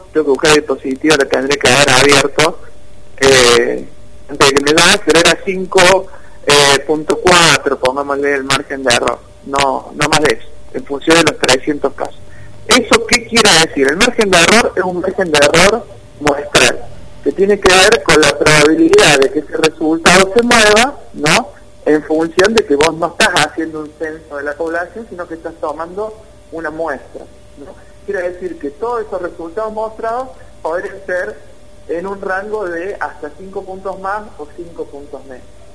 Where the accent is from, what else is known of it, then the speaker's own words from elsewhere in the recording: Córdoba, Argentina; yo soy de Córdoba Capital